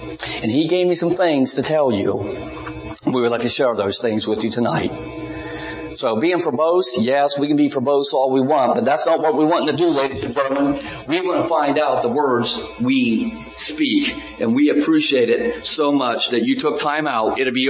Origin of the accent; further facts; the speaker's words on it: Ohio, United States; also born or lived in Florida / Tennessee; Been in Florida for a while, Tennessee, but I'm from Ohio.